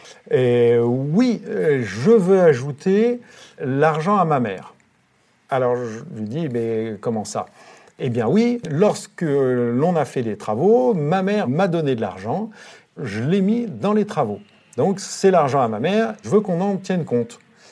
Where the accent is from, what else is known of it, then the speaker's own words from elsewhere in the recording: Normandy, France; Chez nous, en Normandie, on dit que c'est un taiseux.